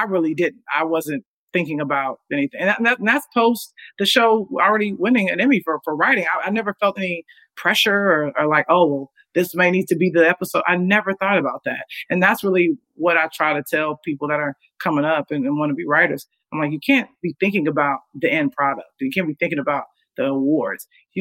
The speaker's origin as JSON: {"language": "English", "town": "Chicago", "region": "Illinois", "country": "United States", "tie": "born or raised there", "said": "You know, growing up in Chicago, man, it's like that was Camelot."}